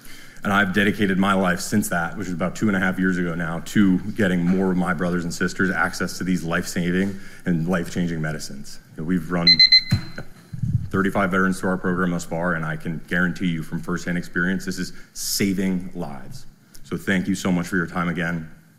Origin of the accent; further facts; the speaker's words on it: Duxbury, Massachusetts, United States; I grew up right here in Duxbury, Massachusetts. I went to West Point, where I graduated in 2017 as an infantry officer.